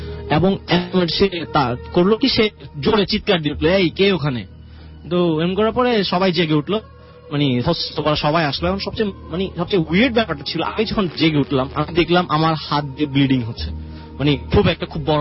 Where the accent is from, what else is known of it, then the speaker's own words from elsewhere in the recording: Dhaka, Dhaka Division, Bangladesh; তো এই আমরা ঢাকাতে মিরপুরে থাকতাম, মিরপুর 14-তে আমার জন্ম।